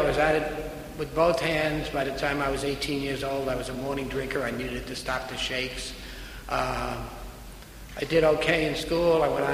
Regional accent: Bronx, New York, United States; born there; I was born in the South Bronx, as I say, 1936, the only child of Irish immigrant parents.

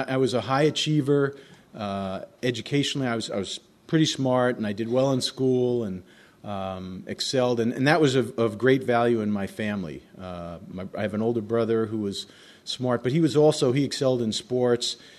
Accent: Long Island, New York, United States; I grew up on Long Island. I was raised in a very Jewish household, not Orthodox, but Jewish, and in a very Jewish community in Long Island.

